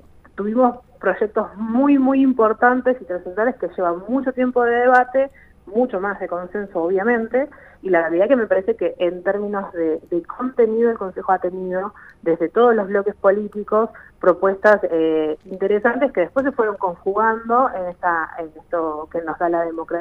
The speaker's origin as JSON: {"language": "Spanish", "town": "Bariloche", "region": "Río Negro", "country": "Argentina", "tie": "born or raised there", "said": "yo soy nacida y criada en Bariloche"}